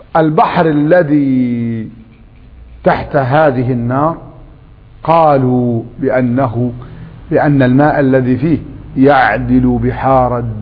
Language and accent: Arabic; Egypt; تعال عندنا نحن في مصر في السلوم في سيوة لغة لا نعرفها نحن.